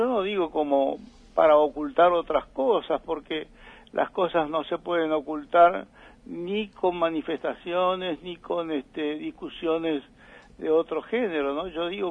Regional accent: Argentina; como argentinos

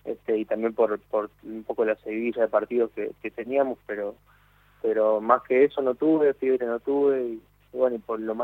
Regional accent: Río Grande, Tierra del Fuego, Argentina; also born or lived in Ushuaia; yo nací en Ushuaia, y después nos mudamos a Río Grande, ahí nació mi hermano menor, y hasta los 10 años prácticamente estuve ahí en el sur.

